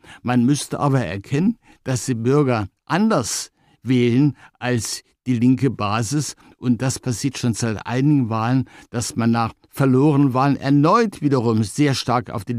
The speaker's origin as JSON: {"language": "German", "town": "Leipzig", "region": "Saxony", "country": "Germany", "said": "da ich ja Leipziger bin"}